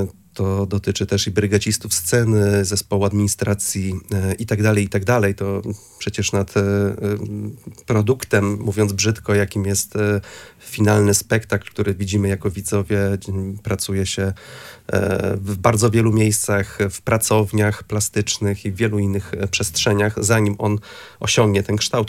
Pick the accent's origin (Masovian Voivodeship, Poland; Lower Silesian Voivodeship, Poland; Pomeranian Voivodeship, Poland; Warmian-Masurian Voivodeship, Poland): Pomeranian Voivodeship, Poland; Gdynia; born there; Ja jestem gdynianinem z urodzenia, nie mieszkam wprawdzie w Gdyni od lat